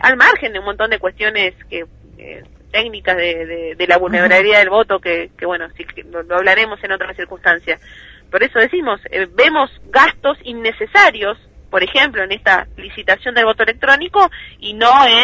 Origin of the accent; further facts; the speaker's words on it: General Roca, Río Negro, Argentina; yo soy de General Roca, es un uh-huh. municipio pujante.